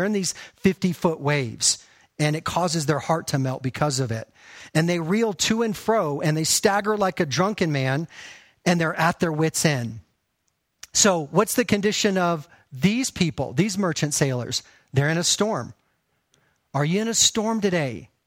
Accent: Texas, United States; Now, I grew up in Texas. Any Texans, any fellow Texans here?

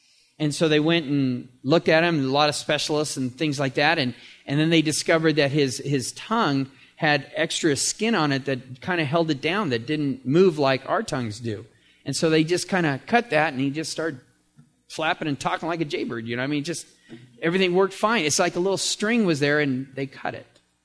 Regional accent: England, United Kingdom; It's Aramaic. I'm English. I'm excused.

